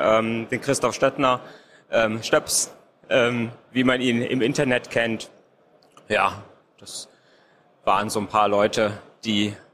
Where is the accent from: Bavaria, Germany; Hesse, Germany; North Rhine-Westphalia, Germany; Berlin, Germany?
Hesse, Germany; ich komme aus Nordhessen